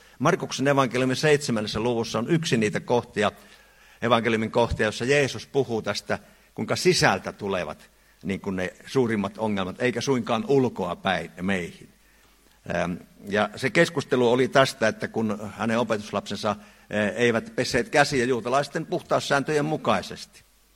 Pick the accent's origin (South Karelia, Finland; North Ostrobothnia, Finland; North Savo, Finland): North Ostrobothnia, Finland; Oulu; olen Oulusta kotoisin, eli pohjalaiseksi itseni kyllä tituleeraan